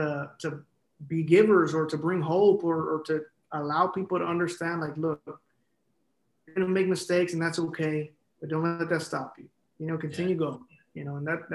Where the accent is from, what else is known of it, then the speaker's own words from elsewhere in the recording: Texas, United States; well, I'm from the Rio Grande Valley. You know, I was born in the 90s.